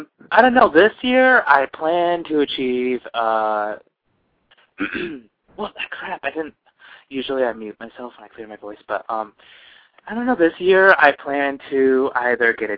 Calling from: California, United States; I'm calling from California.

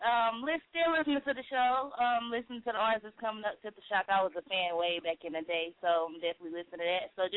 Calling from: North Carolina, United States; I'm calling from North Carolina.

